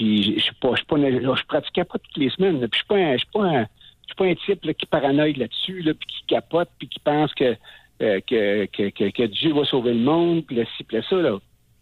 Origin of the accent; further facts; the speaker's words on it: Quebec, Canada; Moi, je suis du Québec, donc...